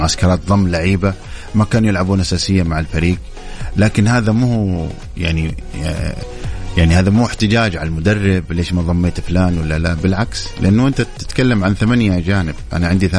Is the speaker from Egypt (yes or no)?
no; Saudi Arabia; إن شاء الله يكون مكسب لنا حنا كسعوديين كمنتخب سعودي